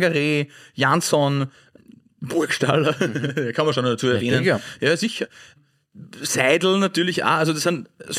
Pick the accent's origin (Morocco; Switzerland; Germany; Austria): Austria; ich bin schon ein Fan natürlich als Österreicher